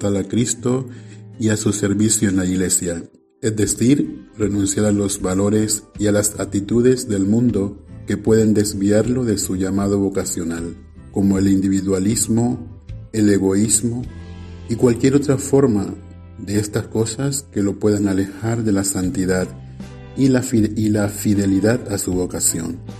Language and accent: Spanish; Colombia; soy colombiano, tengo 45 años